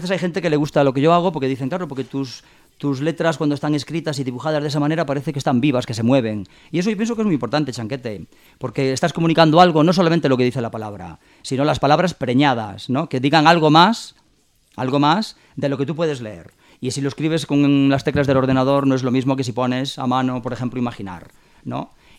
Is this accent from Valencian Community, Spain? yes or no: no; Galicia, Spain; un poema en gallego, como yo soy gallego.